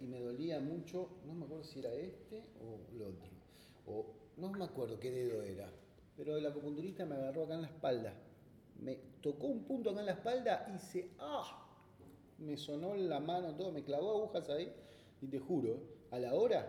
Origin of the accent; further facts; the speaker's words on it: Buenos Aires, Argentina; now in Puerto Iguazú, Argentina; No, yo soy porteño, pero vivo ya 15 años allá, en Iguazú.